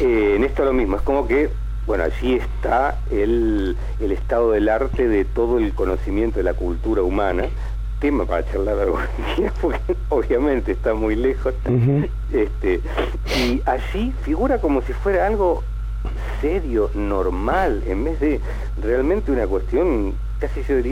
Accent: Argentina; yo puedo, como argentino, estar viendo en mi máquina de fabricación japonesa

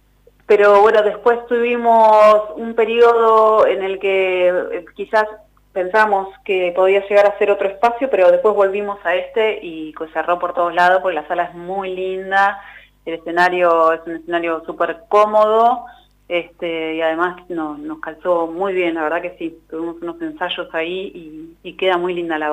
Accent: Argentina; Totalmente, es nuestra identidad como argentinos y es nuestra historia también

